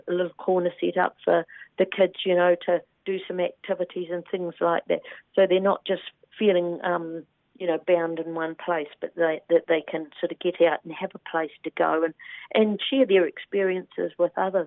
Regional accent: Christchurch, Canterbury, New Zealand; now in Westport, New Zealand; I was from Christchurch. But life had other plans, and I met my husband here, fell in love. He's from Christchurch too, and we've been here ever since.

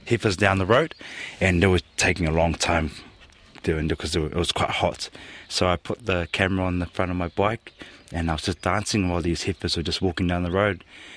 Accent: Christchurch, Canterbury, New Zealand; English is a second language; also born or lived in Samoa; I was born in Christchurch and Mum and Dad took us to Samoa. So I was there for 6 years. And then coming back, I had to learn how to speak English and everything.

